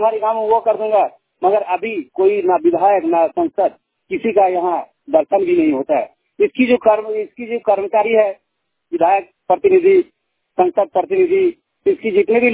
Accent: Pothariya, Jharkhand, India; जिला बोकारो जरेडी प्रखंड गायछांदा पंचायत पोथरिया का निवासी हूँ

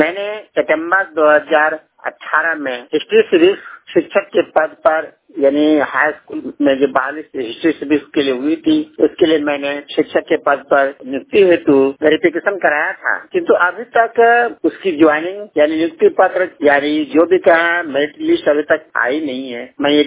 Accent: Jharkhand, India; मैं डाणे गुड्डा जिला झारखंड का निवासी हूँ।

